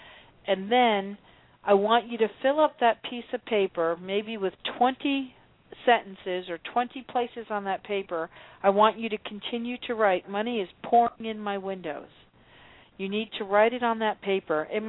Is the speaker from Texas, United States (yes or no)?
no; New Jersey, United States; But we're both from Jersey.